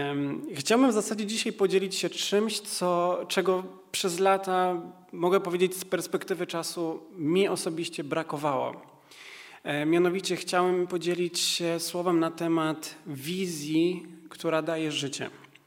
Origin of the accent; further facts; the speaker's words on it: Rybnik, Silesian Voivodeship, Poland; istotnie jesteśmy z Rybnika, chociaż teraz w zasadzie ciężko to określić, skąd jesteśmy, bo jesteśmy w takim okresie przejściowym.